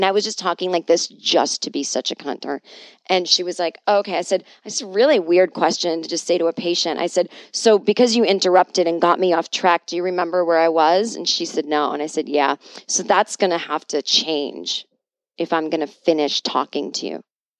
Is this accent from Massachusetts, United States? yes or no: yes; Boston, Massachusetts, United States; I grew up in Boston. I grew up Catholic.